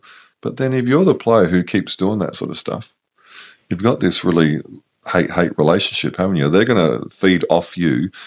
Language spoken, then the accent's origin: English; Australia; Is it just because we're Australian and we have that connection England or Great Britain?